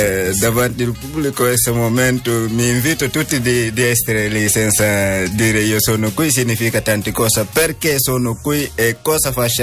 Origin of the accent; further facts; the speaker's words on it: Guinea; Italian is a second language; now in Italy; io e Magasuba siamo della Guinea.